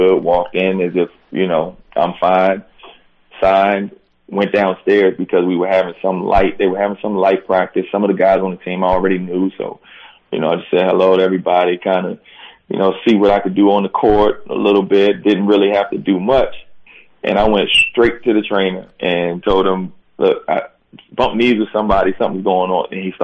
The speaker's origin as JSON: {"language": "English", "town": "Washington", "region": "District of Columbia", "country": "United States", "tie": "born or raised there", "said": "I'm at home, and this is my hometown team"}